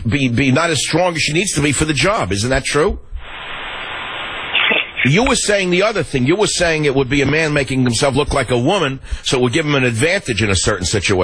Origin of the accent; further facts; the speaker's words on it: San Francisco, California, United States; Martin on KSVO in my hometown of San Francisco.